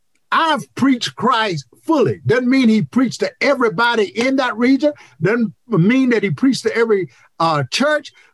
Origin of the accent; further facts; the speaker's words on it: North Carolina, United States; 1,200 miles is like from San Antonio to my hometown in North Carolina.